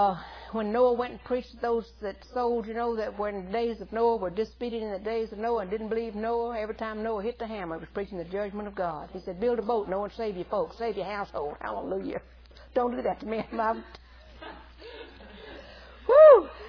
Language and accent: English; United States; And it's a wonderful nation. I'm proud I'm an American.